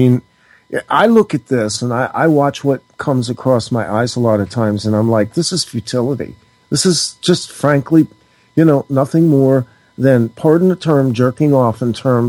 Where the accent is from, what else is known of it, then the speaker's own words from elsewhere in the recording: United States; as an American, I saw what 9/11 did to galvanize the cabal's efforts